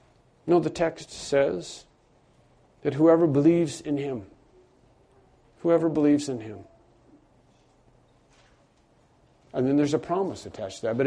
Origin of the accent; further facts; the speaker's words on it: Canada; born there; But I was not born in a Catholic hospital. I was born in Canada.